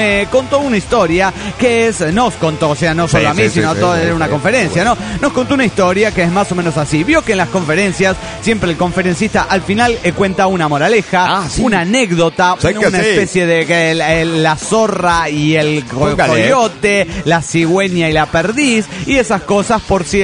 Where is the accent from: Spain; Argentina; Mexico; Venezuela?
Mexico; Monterrey, Nuevo León; de Monterrey, Nuevo León, México.